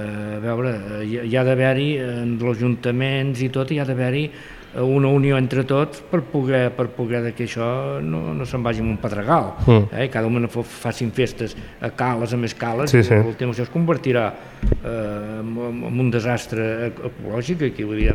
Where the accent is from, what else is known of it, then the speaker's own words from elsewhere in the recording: Catalonia, Spain; jo soc nascut als 50, sí, soc nascut allà a Franc, he viscut sempre arran de costa, he viscut amb el meu avi que era pescador, el meu pare també